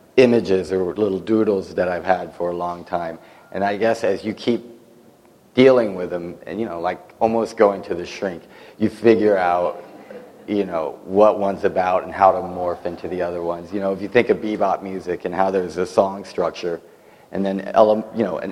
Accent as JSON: {"language": "English", "town": "San Antonio", "region": "Texas", "country": "United States", "tie": "born or raised there", "said": "I grew up in San Antonio with a lot of that imagery around"}